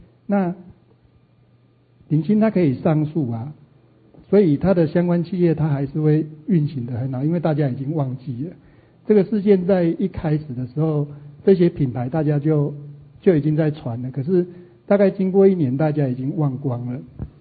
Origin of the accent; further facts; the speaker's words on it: Taiwan; 那我们台湾人又是这么健忘的